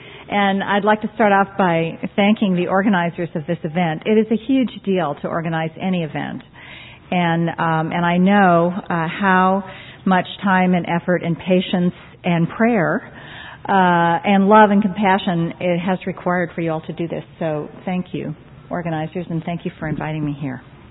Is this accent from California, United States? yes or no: yes; Roseville, California, United States; Actually, I'm from Roseville.